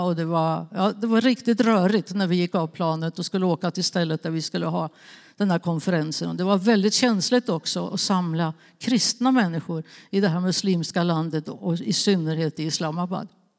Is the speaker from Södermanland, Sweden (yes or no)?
yes; Nyköping, Södermanland, Sweden; Jag kommer från Nyköping.